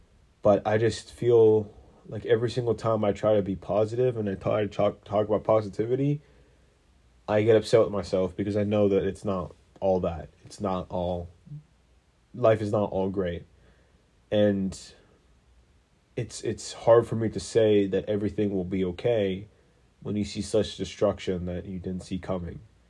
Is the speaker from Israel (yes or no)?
yes; Israel; English is a second language; Israel got attacked, and I'm from Israel